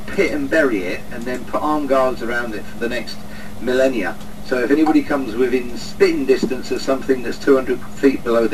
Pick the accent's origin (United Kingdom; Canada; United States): United Kingdom; England; The housing estate I grew up on in England was named after the counties of the country.